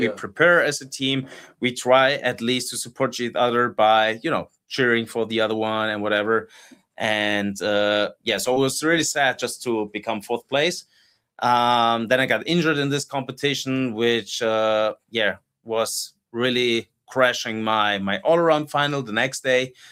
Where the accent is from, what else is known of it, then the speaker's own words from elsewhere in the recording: Germany; So I was the world champion in my hometown, which was just like one of the most exciting and emotional moments in my athletic career. And then I got sportsman of the year in Germany.